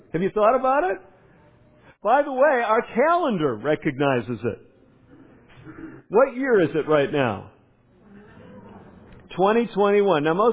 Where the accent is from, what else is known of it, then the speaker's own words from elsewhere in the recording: Chicago, Illinois, United States; And growing up in Chicago, they had some big buildings.